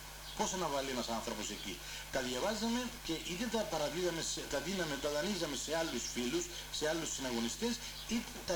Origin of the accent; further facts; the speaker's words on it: Yialousa, Famagusta District, Cyprus; Τους ύμνους τους θυμόμουν από την εκκλησία του χωριού μου όταν ήμουν παιδί, από τη Γιαλούσα